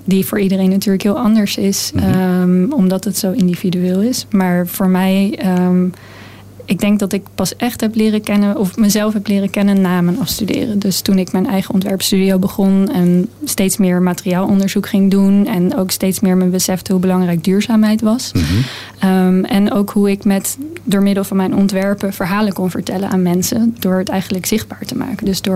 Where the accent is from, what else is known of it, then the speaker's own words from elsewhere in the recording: The Hague, South Holland, Netherlands; Ik ben opgegroeid in Den Haag, aan het strand.